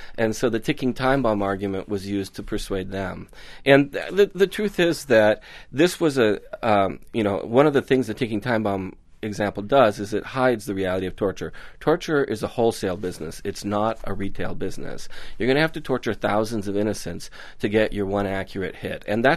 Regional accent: Iran; growing up in Iran

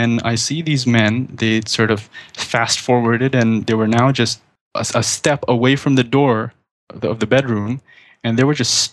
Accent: Karachi, Sindh, Pakistan; moved away as an adult; now in Canada; I moved to Canada about 10 years ago, but 2 years prior to that, I was still living in my hometown of Karachi, Pakistan.

